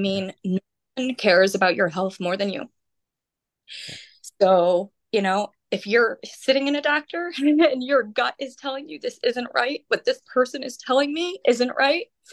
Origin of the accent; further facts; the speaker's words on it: Illinois, United States; being a teacher, growing up in Illinois, right?